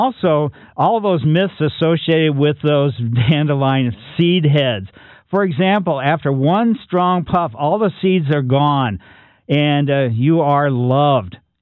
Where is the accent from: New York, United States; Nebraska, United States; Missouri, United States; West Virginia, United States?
Missouri, United States; Ellisville; As kids, growing up in Ellisville, 200 people when we moved out there, but there was a lot of dandelions.